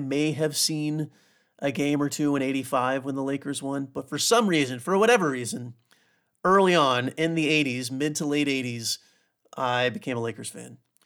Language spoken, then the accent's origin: English; South Carolina, United States; I grew up in South Carolina, had professional basketball.